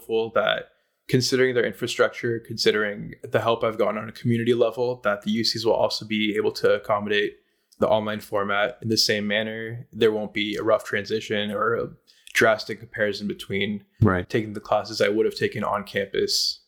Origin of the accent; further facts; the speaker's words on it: California, United States; that pertain to my experiences growing up in the Silicon Valley and factors like that.